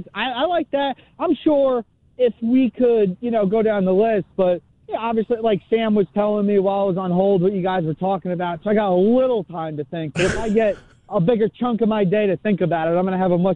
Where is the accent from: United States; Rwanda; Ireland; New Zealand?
Ireland; So, I mean, as an Irishman, I mean, I always love the red hair.